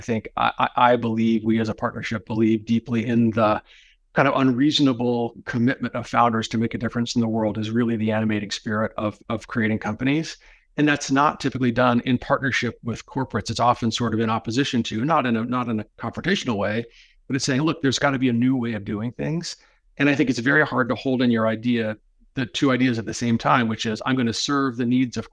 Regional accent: Seattle, Washington, United States; also born or lived in Bay Area, United States; You know, I grew up in Seattle. I love Seattle. I lived in the Bay Area for a long time.

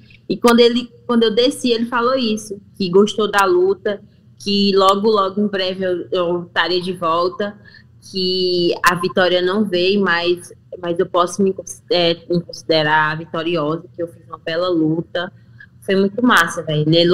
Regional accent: Fortaleza, Ceará, Brazil; Sou de Fortaleza. Fortaleza, na comunidade de Fortaleza, que é Genibaú.

